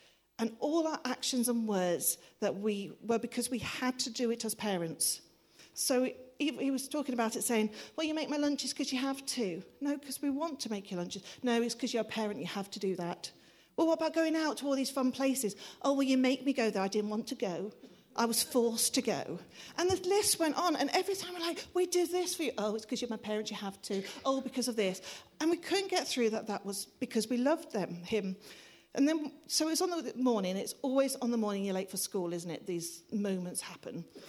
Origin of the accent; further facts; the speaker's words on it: England, United Kingdom; I'm not a Hebrew scholar, I'm just English.